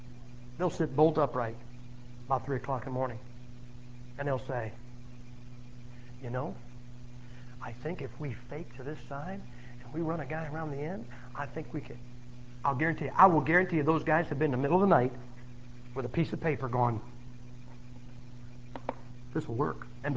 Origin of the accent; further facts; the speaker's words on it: Massillon, Ohio, United States; I'm from Massillon, Ohio. We got a little town of 33,000 people.